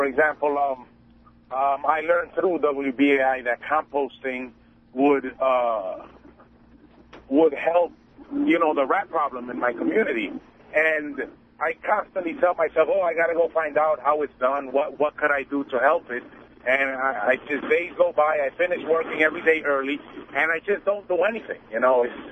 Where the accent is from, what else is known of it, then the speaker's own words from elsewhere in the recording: Queens, New York, United States; I'm from Queens, New York.